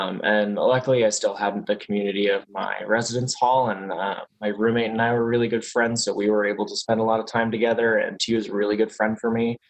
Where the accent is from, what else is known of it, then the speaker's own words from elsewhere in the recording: Ashburn, Virginia, United States; And I am from Ashburn, Virginia, up in Nova.